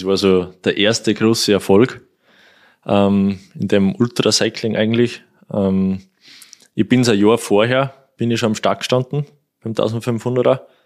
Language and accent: German; Kuchl, Salzburg, Austria; da fahren wir Kuchl durch, das ist mein Heimatort, also da kenne ich jedes Schlagloch